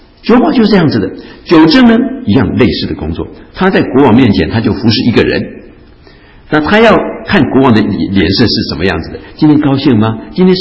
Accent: China; now in United States; 我们虽然在美国，觉得我们身体什么事情都很好，可是我们时时刻刻想到我们是中国人

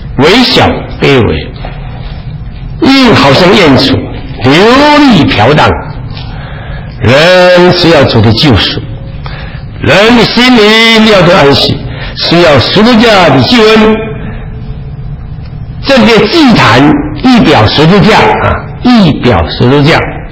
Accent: Taiwan; accent: Taiwanese Mandarin; 你怎么知道我是台湾来的台湾人？”他说：“哎，不要介绍了，你的台湾国语一听就晓得了。”

